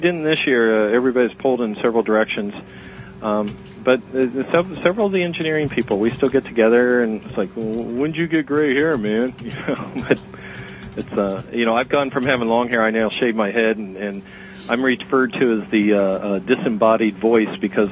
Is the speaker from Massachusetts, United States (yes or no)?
no; New Jersey, United States; oh crap, I'm from Jersey.